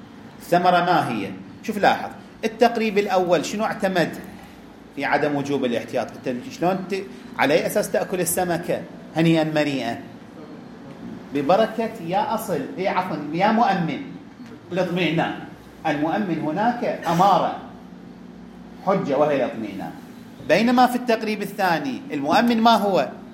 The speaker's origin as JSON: {"language": "Arabic", "town": "Najaf", "region": "Najaf Governorate", "country": "Iraq", "said": "إذا 500,000 امرأة عندنا في النجف أنثى"}